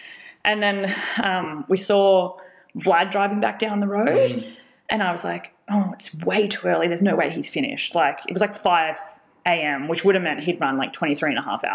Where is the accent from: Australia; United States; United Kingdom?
Australia; Gold Coast, Queensland; So I was like, I'm from the Gold Coast. Like, I have heat in my favor.